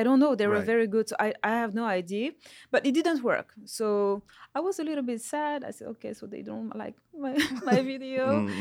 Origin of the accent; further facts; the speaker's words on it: Paris, Île-de-France, France; also born or lived in Réunion; Yes, I grew up in Paris. So I'm from Réunion Island.